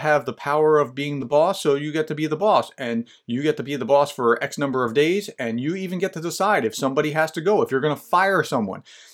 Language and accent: English; New Jersey, United States; I like Staten Island Hustle because I grew up in New Jersey, two towns over from Staten Island.